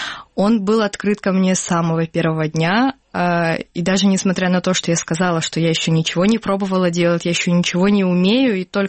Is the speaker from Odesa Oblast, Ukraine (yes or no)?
no; Crimea, Ukraine; Ну и помимо того, я крымская татарка.